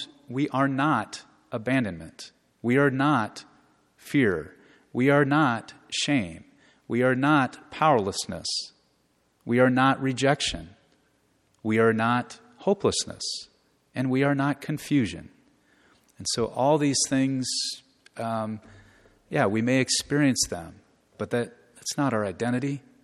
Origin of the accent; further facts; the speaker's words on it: Omaha, Nebraska, United States; I grew up in Omaha, went to Millard South, went to Iowa State University for 1 year